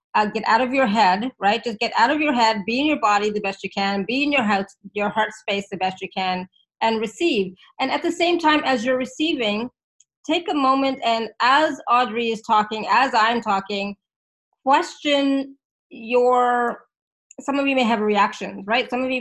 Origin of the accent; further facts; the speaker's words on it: India; They said meditating because I'm Indian, right? So that's what we do.